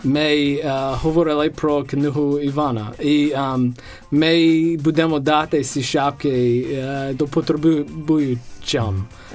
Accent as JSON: {"language": "Ukrainian", "country": "United States", "second_language": "Ukrainian", "said": "Тому що, так, я з Америки."}